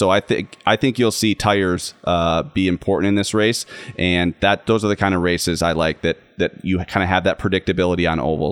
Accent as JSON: {"language": "English", "town": "Kalamazoo", "region": "Michigan", "country": "United States", "tie": "born or raised there", "said": "This would be my home track. Yep, I grew up in just outside of Kalamazoo"}